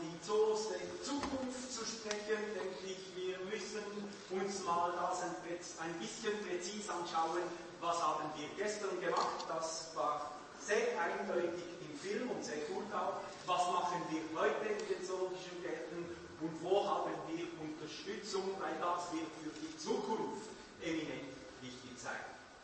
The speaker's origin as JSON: {"language": "German", "region": "Romandy", "country": "Switzerland", "first_language": "French", "second_language": "German", "said": "Ich komme aus dem Westpart der Schweiz und dort spricht man Französisch, so bitte um Nachsicht für mein schlechtes Deutsch."}